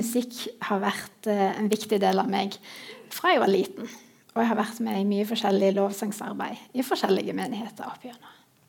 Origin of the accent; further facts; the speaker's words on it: Sandnes, Rogaland, Norway; now in Sviland, Norway; Bor på Sviland. Jeg har vokst opp på Gandal, men som dere hører fra dialekten, så er jeg ikke en ren gandalitt. Jeg har sterke røtter i Nordheimsund.